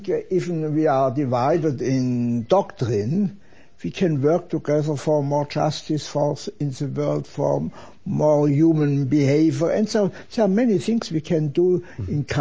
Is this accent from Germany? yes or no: yes; Germany; English is a second language; It was really a tough job in the beginning because I come from Germany.